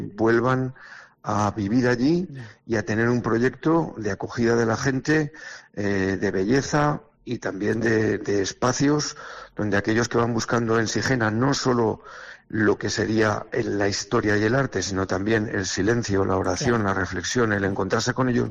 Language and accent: Spanish; Sariñena, Aragon, Spain; yo soy de Sariñena, soy monegrino y amo profundamente el monasterio que llegué a conocer cuando era muy niño